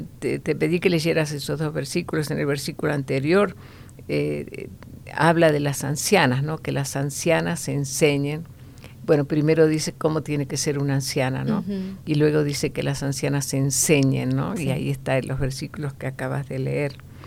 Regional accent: Argentina; comencé muy joven el trabajo, siendo en mi país, Argentina

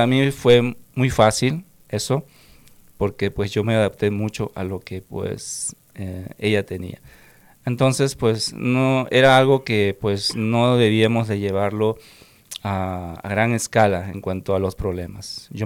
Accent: Peru; yo soy peruano, mi esposa es de México.

